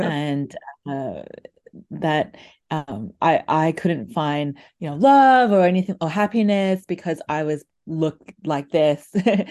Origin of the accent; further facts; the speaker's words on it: Australia; also born or lived in Malaysia; now in Toronto, Canada; I live in Toronto and I grew up in Australia, but I was actually born in Malaysia.